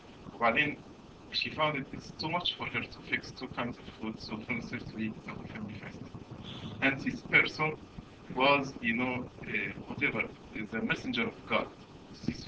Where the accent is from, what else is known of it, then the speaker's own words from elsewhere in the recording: Egypt; English is a second language; moved away as an adult; when I came from Egypt 9 years ago, I was a computer to my illiterate.